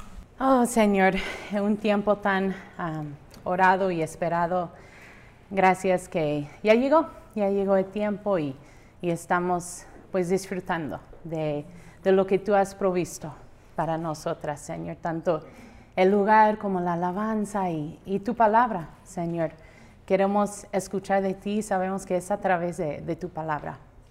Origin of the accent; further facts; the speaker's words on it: California, United States; now in León, Mexico; soy de California.